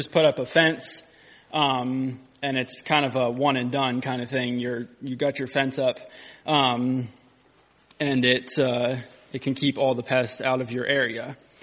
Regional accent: Tennessee, United States; I'm from Middle Tennessee. We have a farm there, Bountiful Blessings Farm.

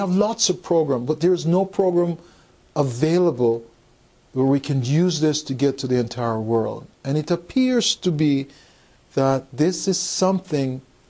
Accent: Texas, United States; I'm from Texas. And if you follow the Texas line down, at the union level, we have some tremendous leaders that are on fire for evangelism.

